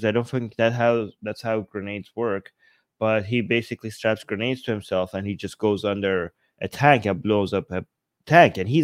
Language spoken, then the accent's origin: English; Iran; I grew up in Iran. I went to school there.